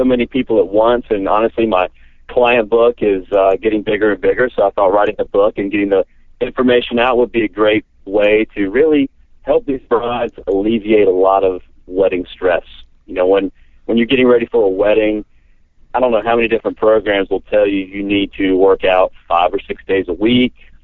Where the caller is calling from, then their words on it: Atlanta, Georgia, United States; I'm in Atlanta.